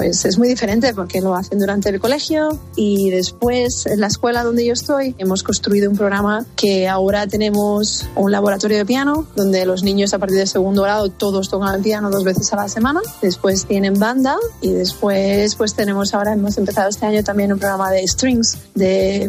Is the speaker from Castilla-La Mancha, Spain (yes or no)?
no; Las Palmas, Canary Islands, Spain; now in Boston, United States; Nos íbamos a vivir a Las Palmas, de donde yo soy.